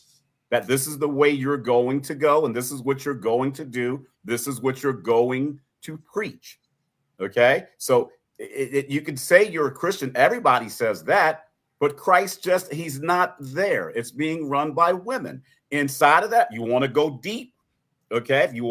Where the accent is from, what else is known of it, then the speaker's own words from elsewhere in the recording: New York City, New York, United States; Today's Black preachers, I'm from New York City. I know a pimp when I see it.